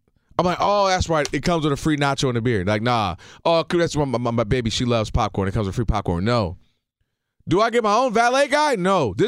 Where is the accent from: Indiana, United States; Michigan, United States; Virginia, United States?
Michigan, United States; Detroit; now in Los Angeles, United States; Like when I first moved here, right? I'm coming from Detroit and I want to watch the Lions.